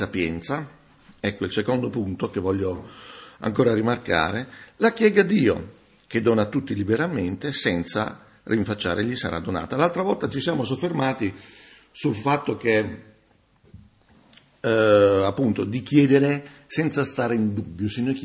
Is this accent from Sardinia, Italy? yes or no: no; San Giovanni Rotondo, Apulia, Italy; Io ho conosciuto dei credenti giù nel mio paese natale, San Giovanni Rotondo. Ero piccolo